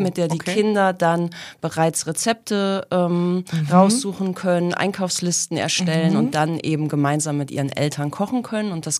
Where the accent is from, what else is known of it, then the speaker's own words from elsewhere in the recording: Oldenburg, Lower Saxony, Germany; born there; In Oldenburg? In Oldenburg.